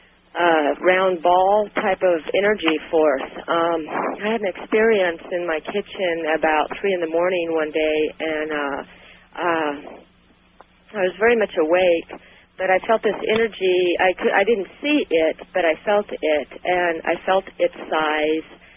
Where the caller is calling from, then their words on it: Sacramento, California, United States; I'm from Sacramento.